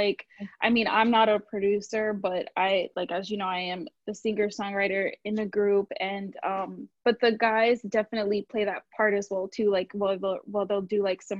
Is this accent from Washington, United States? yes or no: no; Rahway, New Jersey, United States; also born or lived in Brooklyn, United States; Well, I was born in New York, Brooklyn. Okay. Yeah. So, and I'm raised in New Jersey. In Rahway, New Jersey.